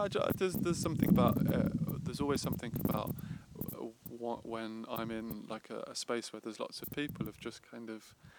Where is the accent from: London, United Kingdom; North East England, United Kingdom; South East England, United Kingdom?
South East England, United Kingdom; Brighton; I'm from Brighton, day one.